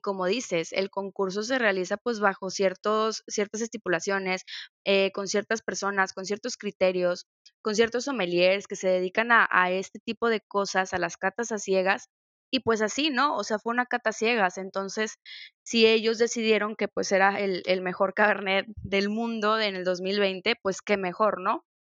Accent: Mexico; qué mejor que como mexicanos empezar a darles ese nivel a las vinícolas

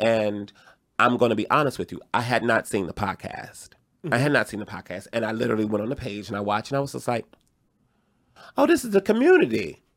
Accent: Detroit, Michigan, United States; because I am from Detroit, if I got to fuck somebody up, I may not get to the show on time.

